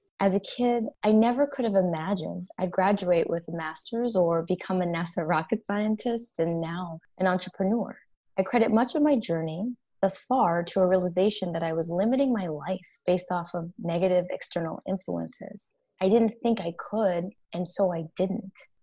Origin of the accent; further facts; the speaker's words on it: Ann Arbor, Michigan, United States; For me, I was educated at the University of Michigan in Michigan. I'm from Ann Arbor